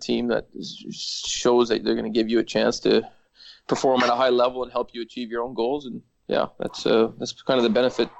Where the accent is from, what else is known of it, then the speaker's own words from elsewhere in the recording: Canada; it's just kind of part of growing up in Canada.